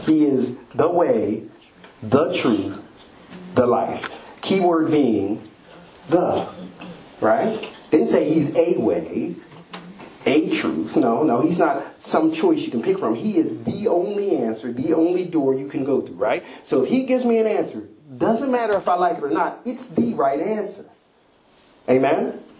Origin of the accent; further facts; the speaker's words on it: Pittsburgh, Pennsylvania, United States; also born or lived in Philadelphia; I told you I'm from Pittsburgh, so I told you in two different places. I lived in Philly, but I'm from Pittsburgh